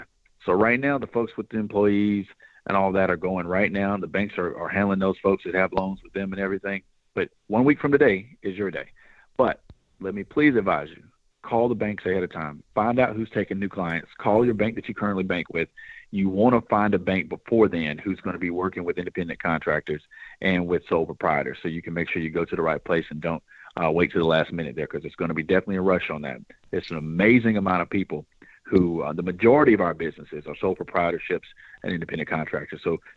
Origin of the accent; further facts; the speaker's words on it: Gainesville, Georgia, United States; I mean, I'm from Gainesville, Georgia. I got small restaurants I used to eat at that now do delivery